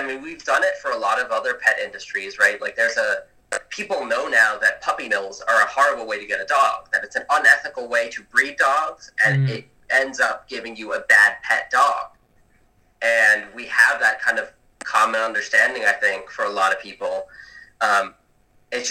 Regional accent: New York City, New York, United States; Just take a look at these animals, because I grew up in a big city. I grew up in New York City.

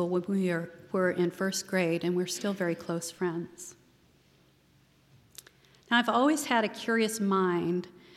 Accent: San Francisco, California, United States; now in New England, United States; I was born the youngest of my three sisters, and San Francisco was my hometown. During my growing up years, the only place I lived for the first 23 years of my life were within 50 miles of San Francisco.

